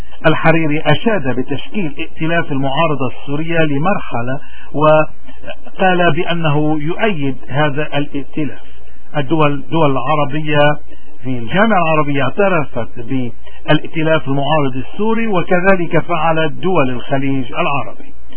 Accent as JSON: {"language": "Arabic", "country": "Lebanon", "said": "نحن كلبنانيين لوين بدنا نروح؟"}